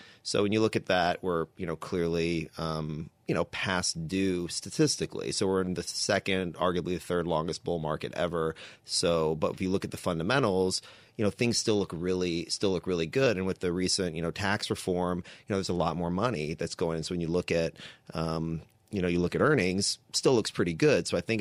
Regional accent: Texas, United States; I'm born and raised in Texas

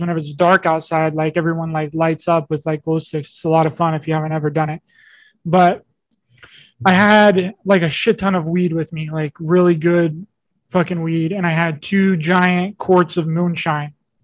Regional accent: West Virginia, United States; me and a bunch of my friends decided to go out to this part of my hometown that's called the TNT area. Some might be familiar. That's where the Mothman was spotted back in the 50s and 60s.

